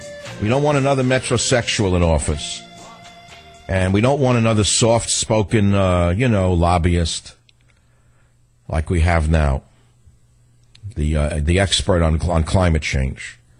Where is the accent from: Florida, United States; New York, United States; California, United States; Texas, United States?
California, United States; San Francisco; KSFO, my hometown of San Francisco.